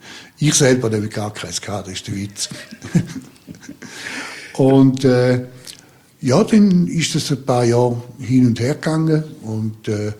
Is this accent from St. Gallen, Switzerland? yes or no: yes; St. Gallen, Switzerland; Ich bin aufgewachsen in St. Gallen. Ich hatte eine sehr schöne Jugend gehabt, alles.